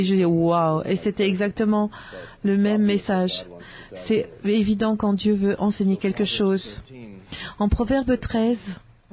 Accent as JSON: {"language": "French", "region": "Budapest", "country": "Hungary", "said": "je suis de Hongrie, à Budapest."}